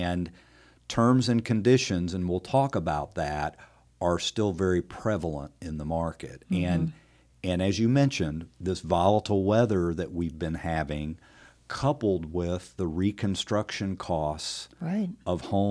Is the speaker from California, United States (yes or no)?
no; Springfield, Missouri, United States; I grew up here in Springfield.